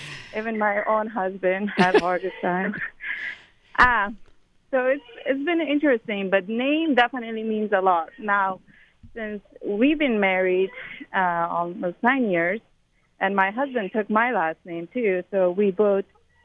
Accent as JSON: {"language": "English", "country": "Afghanistan", "tie": "born or raised there", "lives_now": "Santa Cruz, United States", "said": "I'm originally born and raised in Afghanistan. I came to Santa Cruz to go to Cal Poly"}